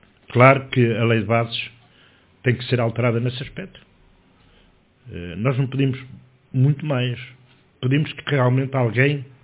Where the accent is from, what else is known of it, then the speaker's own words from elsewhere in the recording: Portugal; nós somos portugueses, somos latinos e temos uma maneira de ser